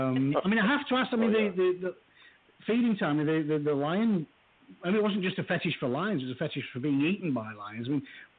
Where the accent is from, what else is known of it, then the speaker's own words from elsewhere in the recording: England, United Kingdom; now in Austin, United States; I'm from England, as you can probably tell.